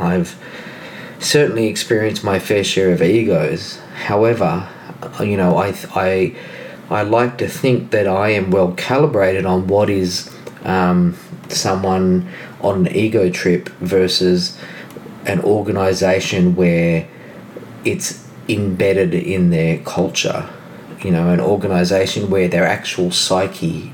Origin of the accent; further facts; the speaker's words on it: Australia; Remembering, of course, that I am Australian and we spell traveled with two L's, road less traveled.